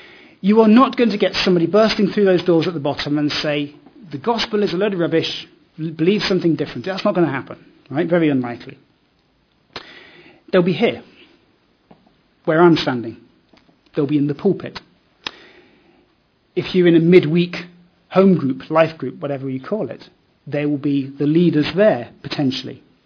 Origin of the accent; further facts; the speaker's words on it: East Midlands, United Kingdom; born there; also born or lived in Nottingham / Oxford / Strasbourg / Heidelberg; I said I was born in Leicestershire, studied university in Nottingham, then PhD in Oxford, where I became a Christian.